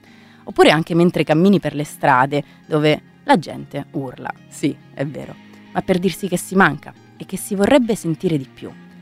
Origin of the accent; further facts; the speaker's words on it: Rome, Lazio, Italy; born there; Da dove sono nata io, a Torre Maura, passa il grande raccordo anulare.